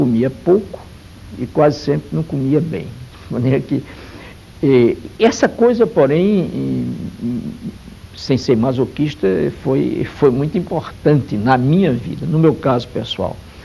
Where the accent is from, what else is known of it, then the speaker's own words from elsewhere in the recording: Recife, Pernambuco, Brazil; born there; eu nasci no Recife há muito tempo atrás. Nasci numa família de classe média, bem comportada